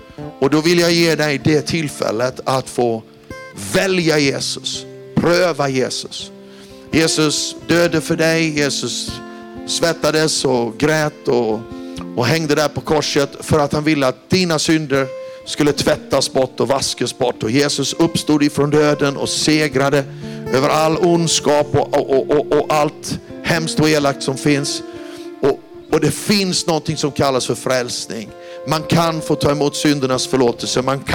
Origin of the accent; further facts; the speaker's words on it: Austria; now in Sweden; Jag blev utslängd i köket där hemma i Österrike.